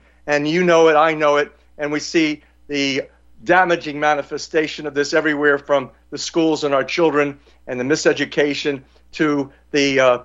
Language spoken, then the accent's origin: English; New Jersey, United States; You know, I grew up in New Jersey, and we always knew that New Jersey was one of the most corrupt states in the United States.